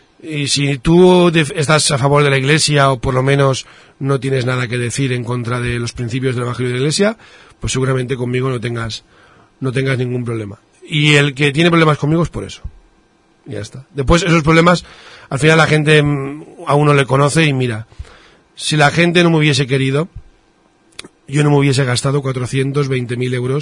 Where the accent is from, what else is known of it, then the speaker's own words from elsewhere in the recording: Spain; Pero claro, de primeras ya soy el único español y seguramente pues tendré que hablar o inglés o preferentemente el italiano